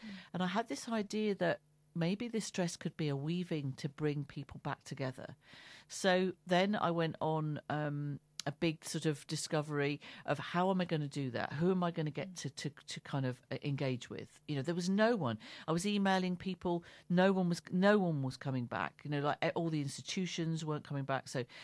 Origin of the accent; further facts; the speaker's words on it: Gravesend, South East England, United Kingdom; I grew up in Gravesend, so I went there, and so there was a connection there with Maidstone.